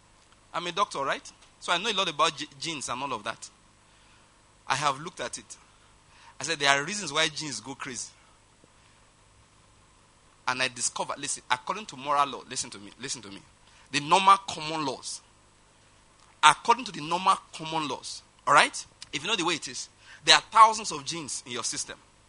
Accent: Ondo, Nigeria; Like I always say, I'm from Ondo State, my wife's from Delta, my children are from Enugu State.

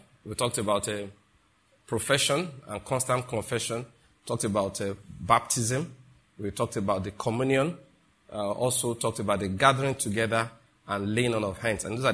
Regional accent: Western Nigeria, Nigeria; I grew up in Western Nigeria, so I know more of the traditional worship there than I know of the one in Eastern Nigeria.

